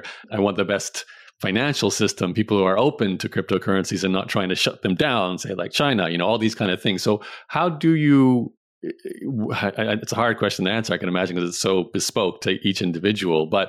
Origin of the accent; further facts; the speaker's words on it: Canada; I'm just reading off things I know I currently have as a Canadian. These are all in Canada for me.